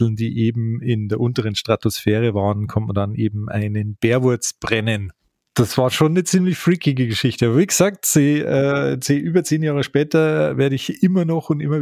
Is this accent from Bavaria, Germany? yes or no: yes; Bavaria, Germany; Das gibt's bei uns im Bayerischen Wald nicht.